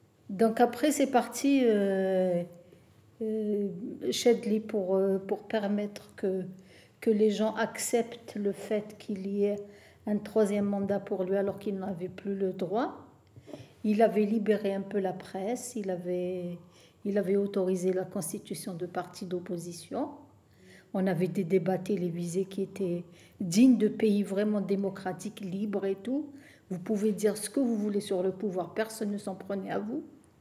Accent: Algeria; now in France; Je suis originaire d'Algérie. Je suis en France depuis 2008 pour des raisons de santé.

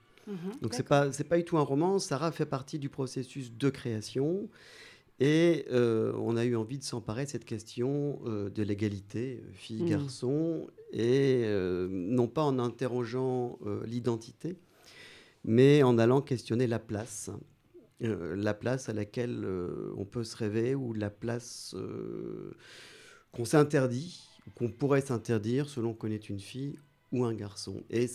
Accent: Lille, Hauts-de-France, France; on n'est pas de Paris, on n'est pas très loin, on est Lillois.

